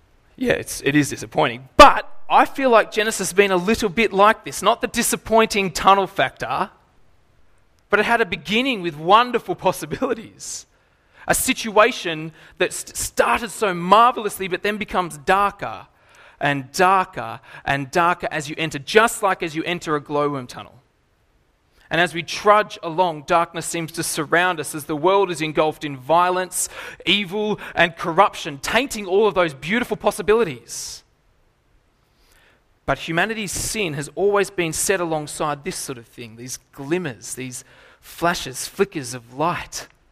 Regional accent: Lithgow, New South Wales, Australia; So I grew up in Lithgow, and in Lithgow there's an incredible, incredible thing that you have to go and visit sometime.

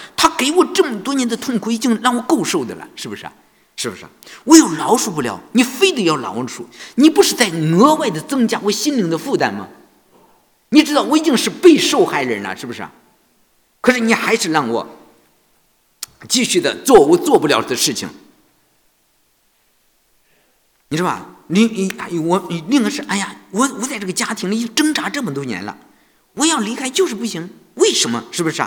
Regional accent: China; 我们中国人只能把它翻成是虚心的人有福了

